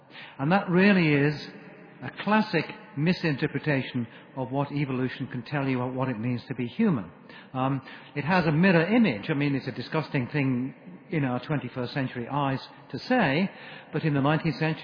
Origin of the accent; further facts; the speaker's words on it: Aberystwyth, Wales, United Kingdom; I was brought up in West Wales in Aberystwyth, which in my youth was a Welsh-speaking town, and still is as long as there are English people in the room.